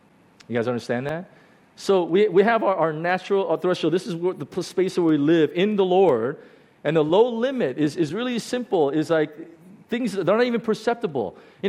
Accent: United States; I grew up in North America, in the U.S., and early on when I was like in elementary school, and because I was always kind of the only Asian

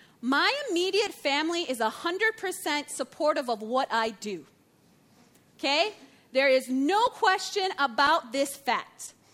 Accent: United States; I'm American. Please do not get confused. I know I probably say it every time because people still think I am Canadian.

